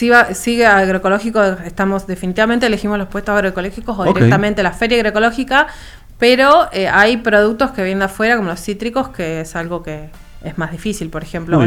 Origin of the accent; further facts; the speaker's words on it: Viedma, Río Negro, Argentina; Yo vengo de Patagones y Viedma, comarca Viedma-Patagones, sí. Patagones en Buenos Aires, Viedma en Río Negro.